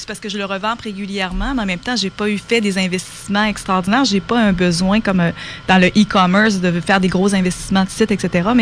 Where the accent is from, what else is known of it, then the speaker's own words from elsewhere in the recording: Quebec City, Quebec, Canada; Pas très original, juste Québec. Québec.